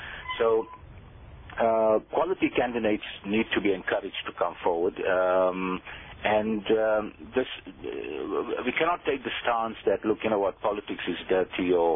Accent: South Africa; as South African Muslims, we cannot expect to influence outcomes in a democracy if we choose to remain conspicuously absent in democratic institutions.

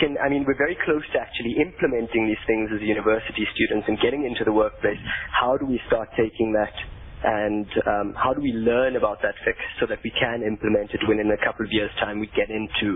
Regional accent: Mayfair, Gauteng, South Africa; So, actually, I'm not from Roshni. I'm from Mayfair.

